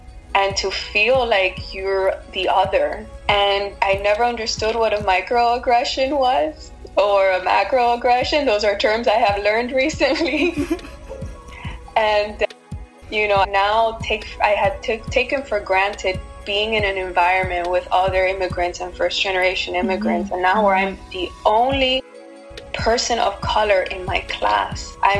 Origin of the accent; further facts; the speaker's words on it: Miami, Florida, United States; I feel I'm very lucky that I grew up in Miami, which was super diverse. I went to a large public university, Florida International University, in Miami for college. So, you know, it was all immigrants, all first generation immigrants.